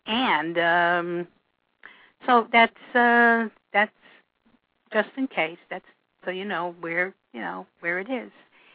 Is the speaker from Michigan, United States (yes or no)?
no; New York, United States; obviously you can tell where I'm from, that I'm, you know, that I'm from New York.